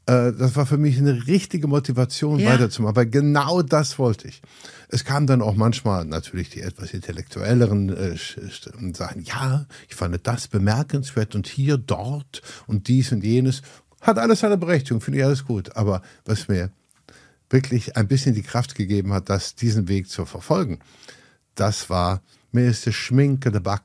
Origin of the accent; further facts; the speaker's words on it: Cologne, North Rhine-Westphalia, Germany; ich bin ja in Köln geboren. Mein Vater ist in Köln geboren. Mein Großvater war, der war noch Dame Eberplatz in der Gegend. Und ich hänge, ich bin richtiger Kölner.